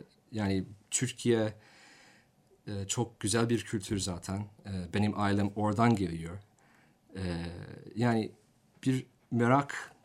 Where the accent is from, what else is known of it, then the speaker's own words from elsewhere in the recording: New York, United States; also born or lived in Florida; 1991. Biz o zaman da Miami, Florida'da yaşıyorduk. Ondan sonra mecburen ailece New York'a taşındık. Annemin ailesiyle yaşadık. O zaman Puerto Rico'lular birlikte, onlarla birlikte büyüdüm. İspanyolca öğrendim.